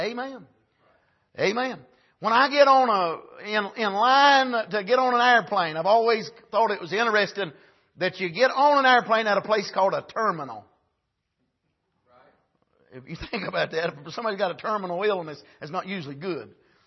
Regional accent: North Carolina, United States; I grew up in Wilkes County. Wilkes County is the home of NASCAR racing, where it was began.

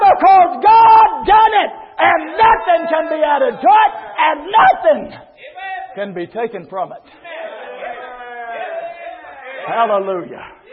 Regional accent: Indiana, United States; I didn't say that right. I'm from Indiana.

